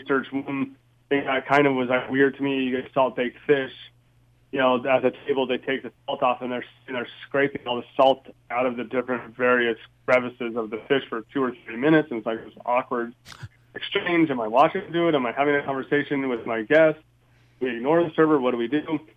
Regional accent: United States; You know, I grew up here in America. I love the McDonald's hash browns.

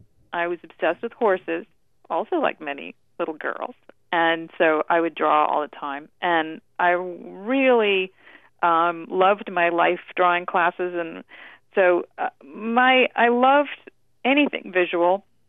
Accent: Connecticut, United States; We grew up in Connecticut. There weren't a whole lot of Armenians around.

